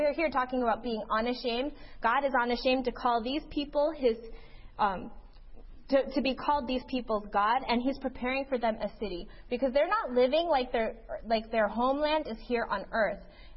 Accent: United States; I didn't think I was that Cuban because, you know, I was born in America, I grew up in America, and then I went to college

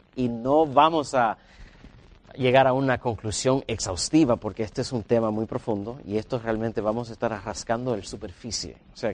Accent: Miami, Florida, United States; now in Huntsville, United States; Soy originalmente de Miami, Florida, así que yo me crié con cubanos, porque Miami es de cubanos, pero mis padres son de donde son donde es mi querida hermana Xiomara, de la República Dominicana

